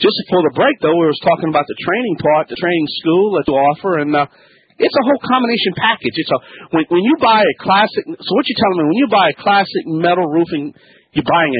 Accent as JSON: {"language": "English", "region": "Louisiana", "country": "United States"}